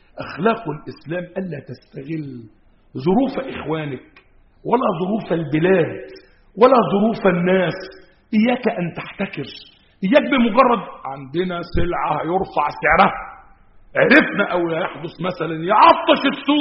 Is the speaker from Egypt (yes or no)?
yes; Egypt; بلدنا مصر